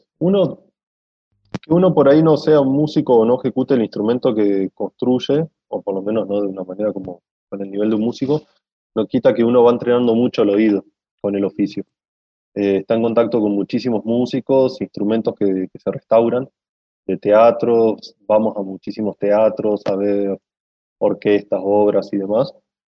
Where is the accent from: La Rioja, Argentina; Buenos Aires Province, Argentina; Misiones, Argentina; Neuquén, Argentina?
Neuquén, Argentina; now in Tucumán, Argentina; Yo me vine a Tucumán, soy de Neuquén, realmente, pero me vine para Tucumán